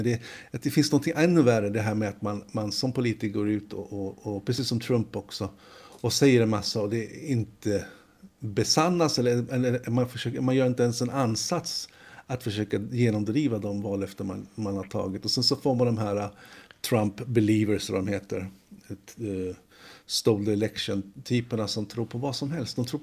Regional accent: Finland; man som finländsk deltagare i det här valet

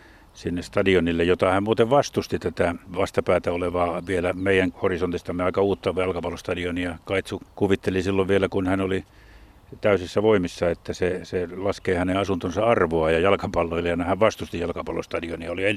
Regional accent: Jyväskylä, Central Finland, Finland; olen Jyväskylästä kotoisin.

